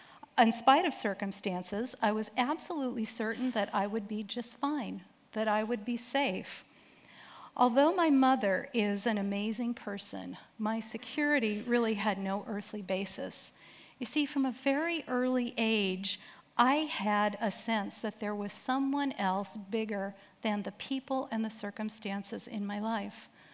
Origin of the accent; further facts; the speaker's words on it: Massachusetts, United States; I was raised in Massachusetts on a piece of property that had been in my father's family for 200 years.